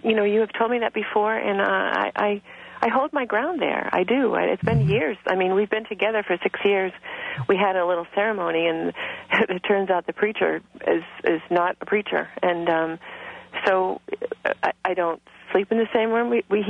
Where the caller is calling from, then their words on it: Massachusetts, United States; Massachusetts.